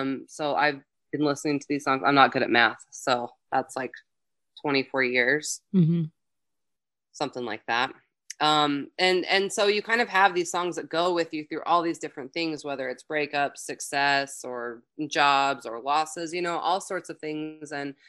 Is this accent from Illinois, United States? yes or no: no; Salt Lake City, Utah, United States; was at the Autorama, which was here in my hometown of Salt Lake City, Utah.